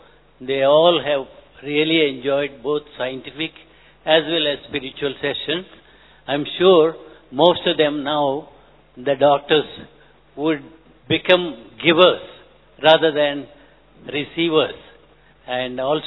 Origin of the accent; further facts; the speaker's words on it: Vijayawada, Andhra Pradesh, India; I came from Vijayawada, Andhra Pradesh. About 10 doctors from our place have come together.